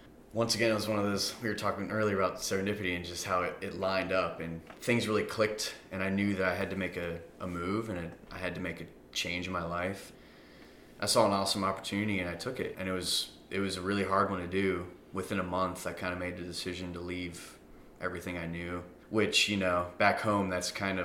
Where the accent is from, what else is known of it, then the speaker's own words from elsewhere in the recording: Maryland, United States; also born or lived in Washington, D.C.; I was born in D.C. I grew up in Maryland. They're very close together. My parents joke it was the cheaper hospital, so that's where I was born, was D.C. Grew up in the East Coast.